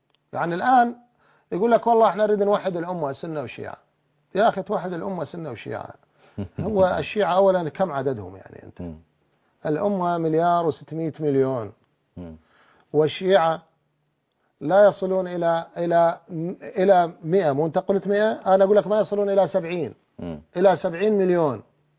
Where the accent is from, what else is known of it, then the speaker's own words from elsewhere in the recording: Iraq; احنا عندنا بالعراق